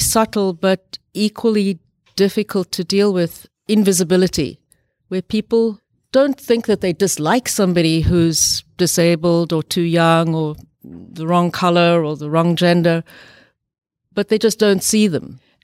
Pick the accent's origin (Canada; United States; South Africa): South Africa; I'm female. I grew up partly in South Africa during the very evil system of apartheid with legalized racial discrimination.